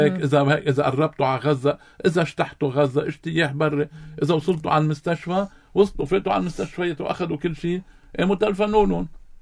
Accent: Lebanon; كلبنانيين

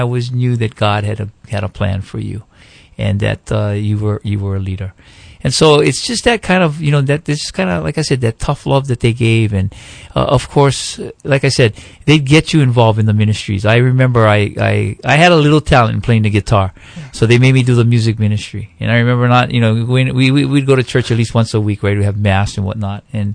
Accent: Hawaii, United States; born there; Well, actually, I was born where the freeway is right now, where H1 is.

